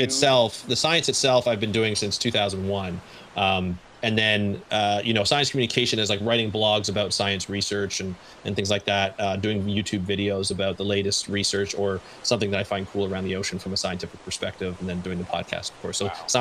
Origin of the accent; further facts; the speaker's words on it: Toronto, Ontario, Canada; I'm just outside of Toronto, in Burlington, Ontario. So just outside, Burlington. But 45 minutes outside of Toronto. Yeah, I grew up in Toronto.